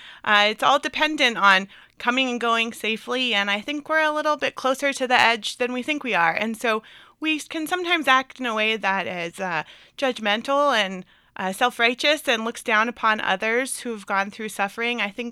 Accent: Boulder, Colorado, United States; So I was raised in Boulder, Colorado

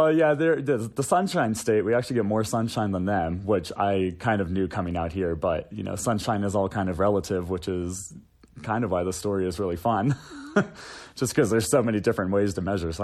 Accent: Florida, United States; also born or lived in Carolinas; now in Denver, United States; I am not from Denver. I'm not. I grew up in Florida on the coast, and then I came out here from the Carolinas about 6 years ago.

